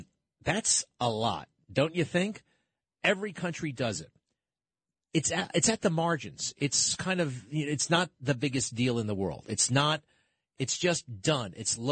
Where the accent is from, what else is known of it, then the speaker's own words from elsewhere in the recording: New York, United States; This is how I come off. I'm a New Yorker.